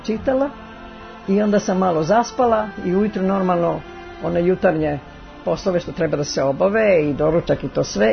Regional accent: Vršac, Vojvodina, Serbia; ja sam iz Vršca

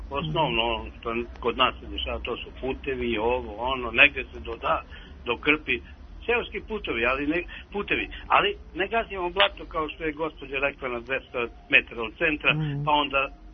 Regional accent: Oreškovica, Braničevo District, Serbia; Ja sam iz Oreškovića, jedno selo. Nije ni najbolje, nije ni najgore.

